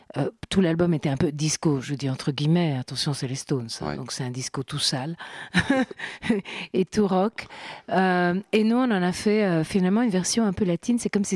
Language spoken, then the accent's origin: French; Turin, Piedmont, Italy; French is a second language; Vous savez que je suis de Turin.